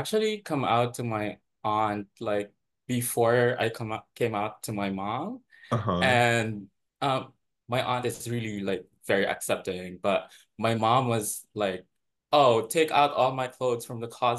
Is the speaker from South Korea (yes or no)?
no; Philippines; now in San Francisco, United States; I'm originally from the Philippines.